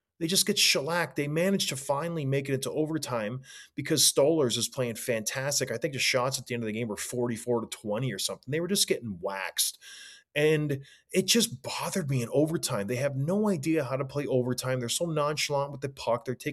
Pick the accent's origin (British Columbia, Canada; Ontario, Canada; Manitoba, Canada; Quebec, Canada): Ontario, Canada; St. Catharines; I grew up in St. Catharines, so I grew up watching the Leafs, hating the Leafs.